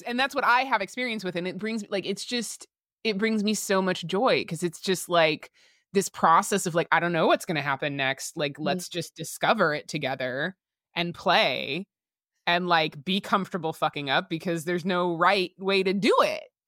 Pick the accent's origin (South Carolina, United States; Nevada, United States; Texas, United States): Nevada, United States; Las Vegas; moved away; Growing up in Las Vegas did a number on me as a like as at the time, like a gender nonconforming female.